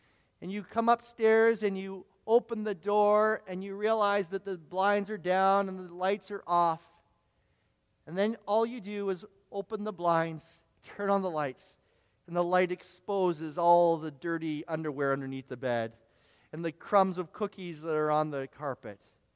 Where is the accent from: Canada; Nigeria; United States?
Canada; Cobourg, Ontario; Where are you from? Yeah, we're from Coburg.